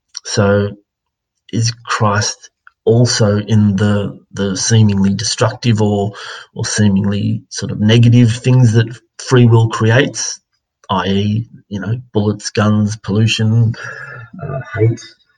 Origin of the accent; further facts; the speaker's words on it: Melbourne, Victoria, Australia; I'm from Melbourne, Australia.